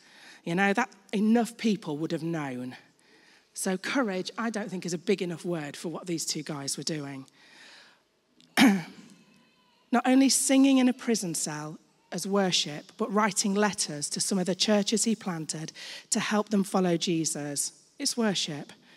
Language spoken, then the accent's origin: English; Chesterfield, East Midlands, United Kingdom; there was an earthquake in Chesterfield, my hometown, when I was about 18, so that's a long time ago.